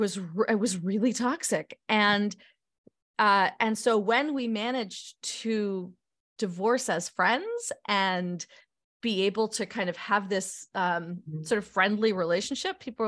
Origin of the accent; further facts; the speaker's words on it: New York, United States; now in Los Angeles, United States; I grew up in New York. I worked a lot in theater.